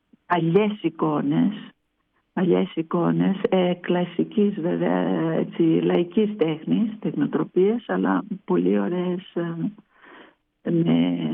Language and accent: Greek; Thebes, Central Greece, Greece; Εγώ είμαι από τη Θήβα.